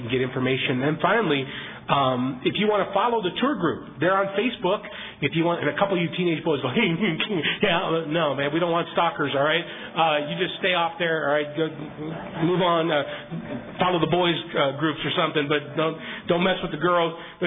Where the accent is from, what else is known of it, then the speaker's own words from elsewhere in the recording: Chicago, Illinois, United States; I'm out from the city. I grew up in Chicago. I never really hunted. I was hunted in Chicago.